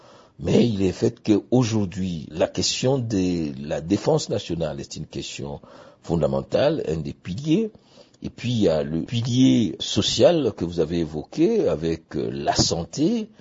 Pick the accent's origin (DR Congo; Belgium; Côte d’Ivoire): DR Congo; Bunia, Ituri; Je viens de Bounia, il y a l'université de Bounia.